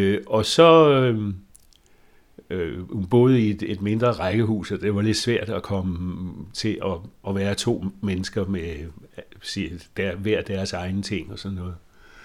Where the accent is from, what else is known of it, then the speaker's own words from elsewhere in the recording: Hørsholm, Capital Region of Denmark, Denmark; Jo, altså jeg er født i Nordsjælland, i den by, der hedder Hørsholm.